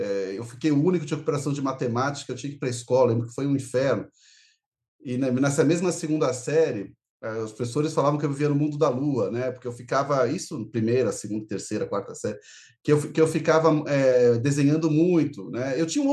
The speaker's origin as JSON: {"language": "Portuguese", "region": "São Paulo", "country": "Brazil", "tie": "born or raised there", "said": "Olha, eu sou paulistano da gema."}